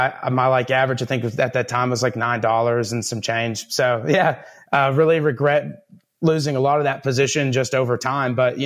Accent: Miami, Texas, United States; Oh, yeah. So I grew up in Miami, Texas.

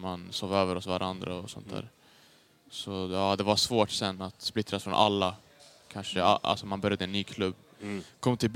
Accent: Haninge, Stockholm County, Sweden; Jag är uppväxt i Haninge. Där bodde jag tidigt.

